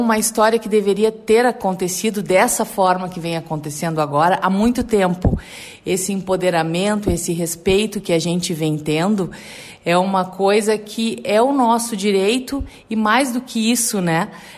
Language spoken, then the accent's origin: Portuguese; Pelotas, Rio Grande do Sul, Brazil; now in São Lourenço do Sul, Brazil; Eu sou pelotense, mas eu falo de boca cheia, que há 10 anos eu virei lorenciana.